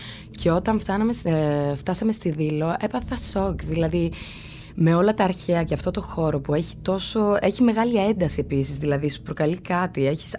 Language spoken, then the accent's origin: Greek; Rome, Lazio, Italy; now in Paris, France; η μητρική κανονικά είναι τα ελληνικά, αλλά μεγάλωσα στην Ιταλία. Τα σχολεία τα έκανα στην Ιταλία. Και μεγάλωσα Ρώμη, πολύ του πατέρα μου. Τώρα μένω Παρίσι όμως, γι' αυτό τα γαλλικά.